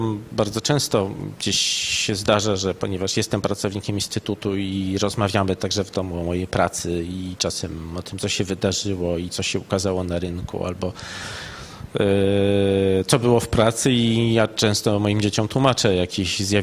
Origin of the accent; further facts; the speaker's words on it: Kraków, Lesser Poland, Poland; jak miałem tam lat 6, to byłem świadkiem demonstracji na rynku głównym w Krakowie, bo wychowywałem się w tym mieście